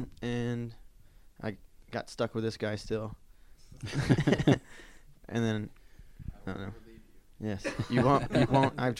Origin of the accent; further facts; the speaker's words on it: Cleveland, Tennessee, United States; Cleveland, Tennessee, which is right outside of C